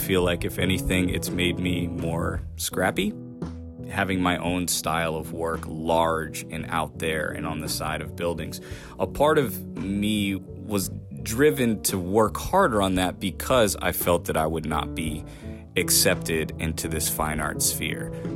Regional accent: Portland, Maine, United States; I'm 35 years old, born and raised in Portland, Maine, and I am an artist, muralist, and designer.

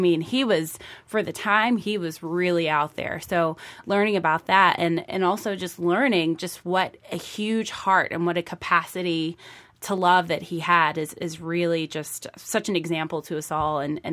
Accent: Mississippi, United States; Well, I, you know, as I mentioned, I'm from Mississippi, so my parents were very much, you know, I grew up reading the books

